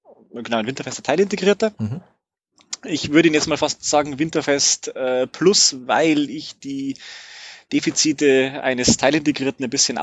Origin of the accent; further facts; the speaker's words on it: Regensburg, Bavaria, Germany; Ich komme aus Regensburg. Das ist ja in der Nähe von München, sage ich mal, am nördlichsten Punkt der Donau.